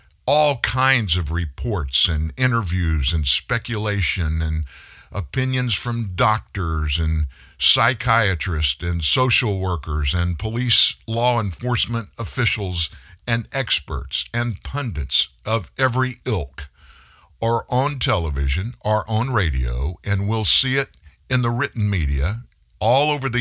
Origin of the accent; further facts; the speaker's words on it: Franklin, Louisiana, United States; I grew up in South Louisiana, hunted and fished, and we ate everything that I killed. And in my family, when we lived in Franklin, we needed meat to be brought